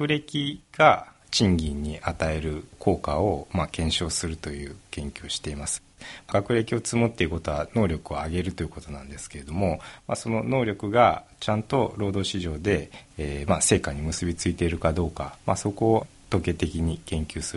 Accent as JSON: {"language": "Japanese", "region": "Osaka", "country": "Japan", "tie": "born or raised there", "said": "ずっと、実家から大学院まで通ってましたんで、 はい、 ずっと大阪には住んでました"}